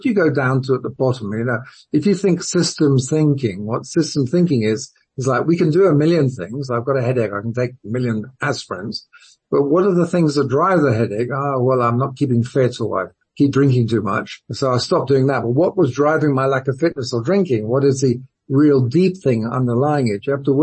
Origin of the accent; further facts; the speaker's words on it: United Kingdom; born there; moved away; I wasn't born here. I was born in Britain. I've been here for 30, 40 years